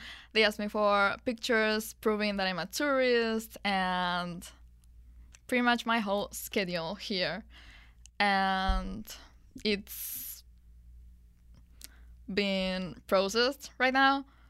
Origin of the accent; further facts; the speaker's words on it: Mexico City, Mexico; also born or lived in Uruguay; I'm from Mexico City. I've been living there for about 4 years because I used to live in Uruguay before.